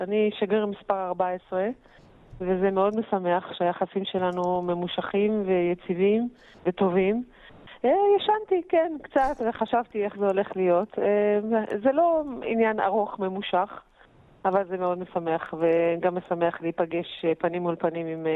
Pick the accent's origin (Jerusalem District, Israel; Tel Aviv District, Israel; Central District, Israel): Jerusalem District, Israel; Jerusalem; אנחנו ירושלמים, אבל באיזשהו שלב הם עברו לקהיר